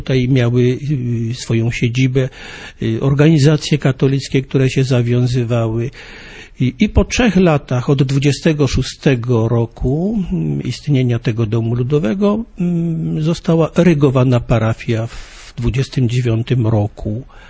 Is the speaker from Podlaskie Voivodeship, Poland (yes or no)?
no; Szczakowa, Silesian Voivodeship, Poland; jak pan profesor powiedział. Pochodzę z parafii Szczakowa, obecnie w diecezji sosnowieckiej.